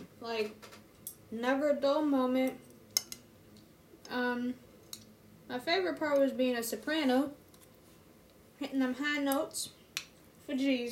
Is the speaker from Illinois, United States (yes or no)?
yes; Illinois, United States; But, you know, I'm from Illinois. And my parents are from Africa.